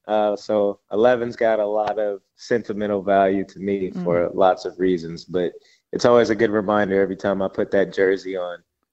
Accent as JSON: {"language": "English", "region": "Arizona", "country": "United States", "said": "I'm from Arizona, so I never followed the logic."}